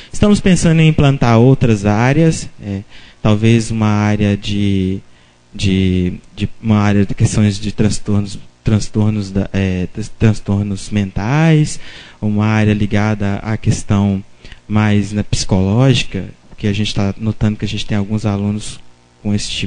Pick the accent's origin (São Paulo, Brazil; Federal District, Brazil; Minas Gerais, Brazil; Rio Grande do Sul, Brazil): Minas Gerais, Brazil; Belo Horizonte; eu sou de Belo Horizonte, e venho falar um pouco dessa inclusão do aluno com deficiência